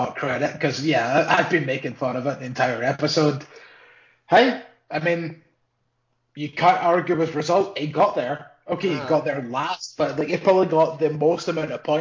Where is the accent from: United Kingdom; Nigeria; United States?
United Kingdom; Scotland; Like, I always prided myself on not being stereotypical Scottish, but Jesus Christ.